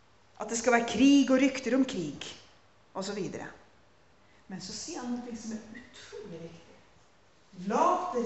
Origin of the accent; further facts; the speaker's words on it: Hattfjelldal, Nordland, Norway; Og de skulle jo også komme til Hattfjelldal, selvfølgelig, der jeg vokste opp